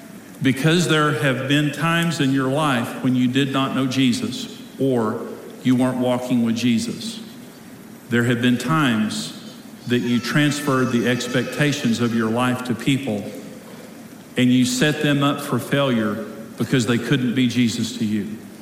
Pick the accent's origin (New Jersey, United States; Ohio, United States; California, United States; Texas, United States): Texas, United States; Wellington; born there; I was born in Wellington, Texas.